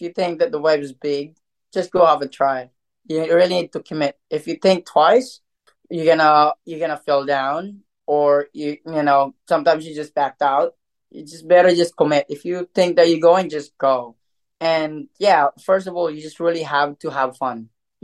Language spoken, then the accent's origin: English; Philippines; I represent Philippines because I'm from Philippines